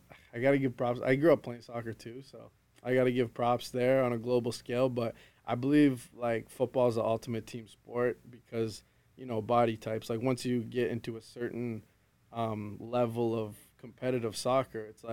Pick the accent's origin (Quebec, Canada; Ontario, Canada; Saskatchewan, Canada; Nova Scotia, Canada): Nova Scotia, Canada; Halifax; also born or lived in Vancouver / New York City; now in Fort McMurray, Canada; I'm a city boy, so I was born and raised in Halifax, like right downtown, in the hustle and bustle of it. So after that, I lived in Vancouver, and after that, I lived in New York City.